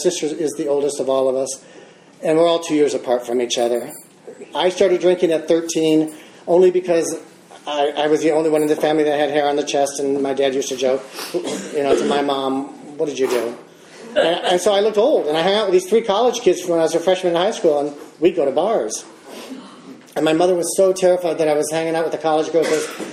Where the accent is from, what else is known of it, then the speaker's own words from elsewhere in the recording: Michigan, United States; also born or lived in Detroit; I was born in Detroit, but we grew up on the other side of the state, Michigan, on a lake. There's Catholics, so we went to Catholic schools for 12 years